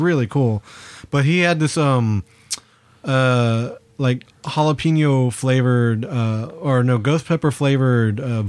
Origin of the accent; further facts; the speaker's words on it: Alabama, United States; I came from Alabama playing country music and surf rock, rockabilly and stuff like that.